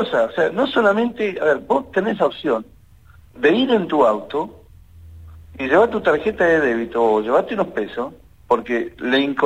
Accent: Patagonia, Argentina; conociendo cómo somos los patagónicos, cómo es la gente

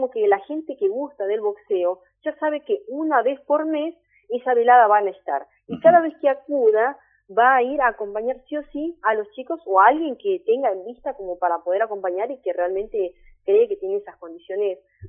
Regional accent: Formosa, Argentina; now in Buenos Aires, Argentina; yo también vengo de una provincia del norte, soy nacida en Formosa, criada también, y si bien ya hace muchos años que vivo en Buenos Aires, pero bueno, uno nunca olvida sus raíces

